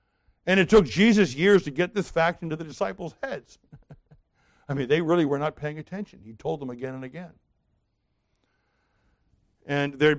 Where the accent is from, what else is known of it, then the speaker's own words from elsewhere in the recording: Baltimore, Maryland, United States; And I'm from Baltimore.